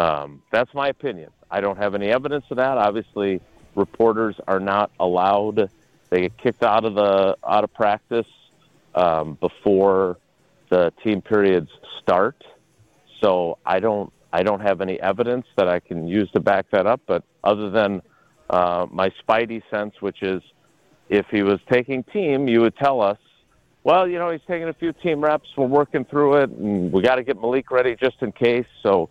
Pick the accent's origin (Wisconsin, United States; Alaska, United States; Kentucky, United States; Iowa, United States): Wisconsin, United States; Milwaukee; how much that team meant to not just me, but everybody growing up in Milwaukee at that time.